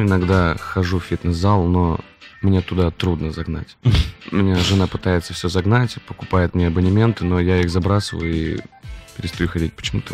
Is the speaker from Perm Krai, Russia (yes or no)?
yes; Gayva, Perm Krai, Russia; я на 100% пермский человек. Родился в поселке городского типа Гаева. Ну, все, наверное, знают, где это. Это за рекой, очень далеко.